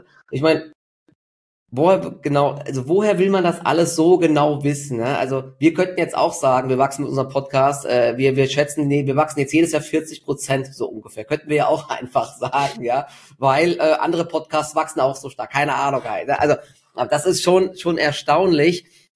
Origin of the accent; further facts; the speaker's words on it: Dietzenbach, Hesse, Germany; in meiner Heimatstadt in Dietzenbach